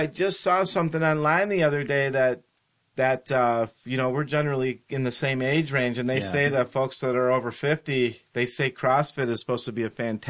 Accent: Ohio, United States; moved away; When I came from Ohio, which is extremely fat, I think you can pretty much bicycle across the entire state of Ohio, and you probably wouldn't even hit a hill.

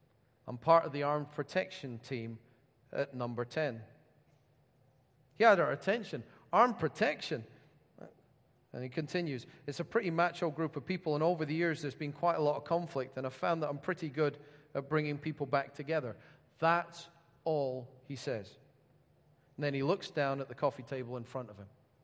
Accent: South of England, United Kingdom; Still, we're English, and then he says, mostly. We're men, we're from the south of England, we're Christians.

